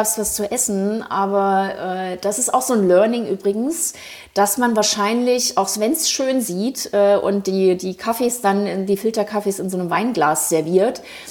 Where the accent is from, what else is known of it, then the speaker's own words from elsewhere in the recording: Thuringia, Germany; also born or lived in Frankfurt am Main; now in Berlin, Germany; ich bin ursprünglich aus Thüringen, habe aber sehr, sehr lange in Frankfurt am Main gelebt und habe dort dann alle Zelte abgebrochen, Anfang 2017. Bin nach Berlin gekommen